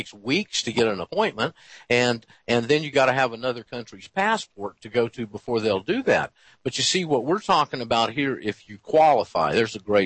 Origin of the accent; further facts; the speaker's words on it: United States; born there; Well, I was born in the United States